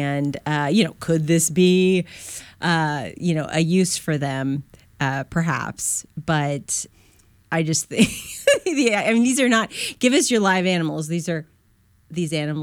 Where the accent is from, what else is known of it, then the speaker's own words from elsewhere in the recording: Seguin, Texas, United States; In my hometown of Seguin, which is in the news every other week, but in the best barbecue in Texas.